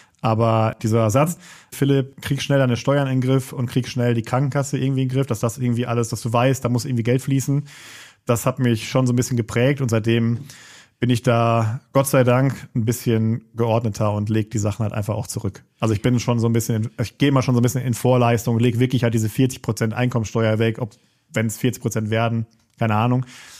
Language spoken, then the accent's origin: German; Essen, North Rhine-Westphalia, Germany; Aus Essen-Holsterhausen. Da bin ich auch aufgewachsen. Da bin ich zur Schule gegangen und alles.